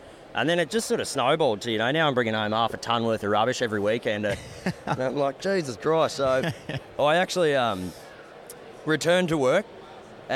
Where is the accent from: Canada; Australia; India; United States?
Australia; Outback; I'm from Outback Australia originally. Parents were open miners out of Minterby.